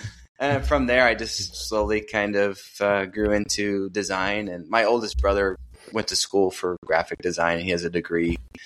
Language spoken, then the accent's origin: English; Michigan, United States; also born or lived in Indiana; And then moved back to Michigan from Indiana. I'm from Michigan in 2014.